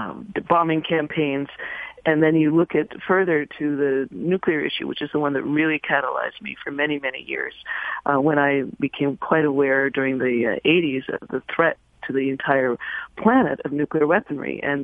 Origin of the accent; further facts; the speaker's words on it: California, United States; Yes, I am from California, but I'm here in New York right now